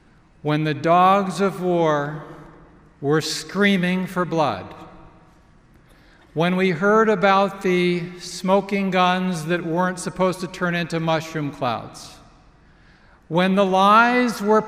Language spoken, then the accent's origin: English; California, United States; Now, one of my heroes as a Californian is Upton Sinclair.